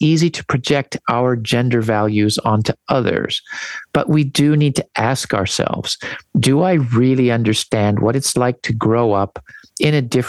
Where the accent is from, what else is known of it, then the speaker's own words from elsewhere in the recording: San Diego, California, United States; For example, I grew up in San Diego in California, and I had a stereotypical image of Mexican men as super macho.